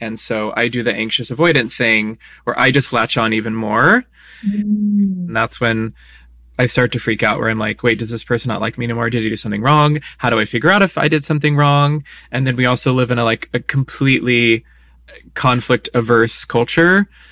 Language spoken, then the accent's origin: English; Burbank, California, United States; So I grew up in Burbank here in LA. My mom grew up in Burbank. My grandparents are from Burbank.